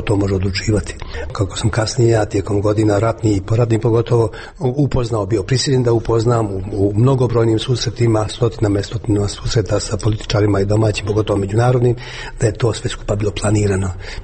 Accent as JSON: {"language": "Croatian", "town": "Banja Luka", "region": "Republika Srpska", "country": "Bosnia & Herzegovina"}